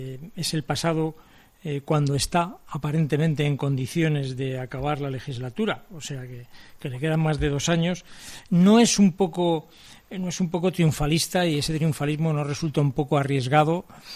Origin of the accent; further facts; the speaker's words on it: Madrid, Community of Madrid, Spain; soy de Madrid, trabajo en Madrid